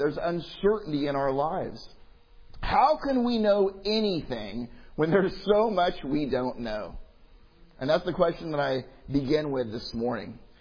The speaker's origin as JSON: {"language": "English", "region": "California", "country": "United States", "said": "I'm from California, so everything that comes out of California is truth."}